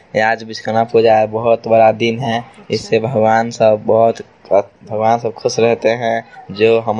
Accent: India; मैं हलाखी प्रखंड से हूँ।

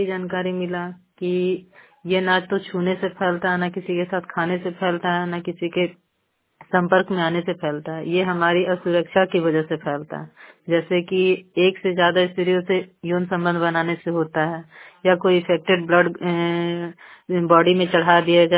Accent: Chandi, Bihar, India; मैं चंडी से हूँ।

